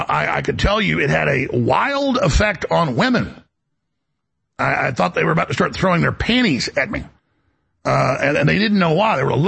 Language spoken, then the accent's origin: English; United States; I'm an American. I'm a Thomas Jefferson guy.